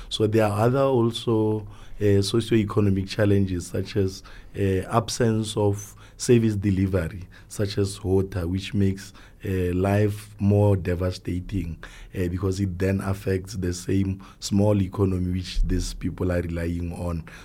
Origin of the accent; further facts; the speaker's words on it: North West, South Africa; We've had some couple of projects in the Northwest, especially in the area where I hail from.